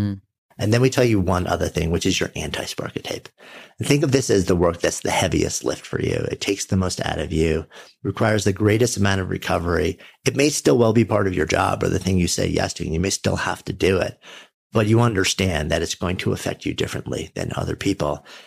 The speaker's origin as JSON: {"language": "English", "region": "New York", "country": "United States", "said": "and being a New Yorker, you know, in the most intimate and upfront way with the truth of mortality"}